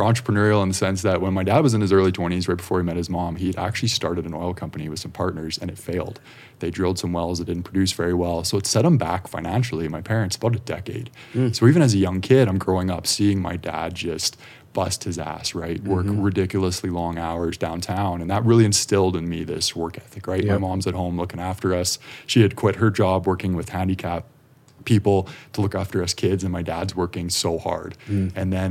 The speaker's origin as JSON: {"language": "English", "town": "Calgary", "region": "Alberta", "country": "Canada", "tie": "born or raised there", "said": "So I'm born and raised in Calgary here."}